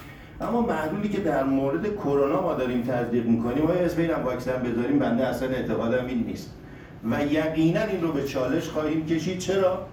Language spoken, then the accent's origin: Persian; Iran; ما مستعمره سازمان بهداشت جهانی نیستیم، ما ایرانیم.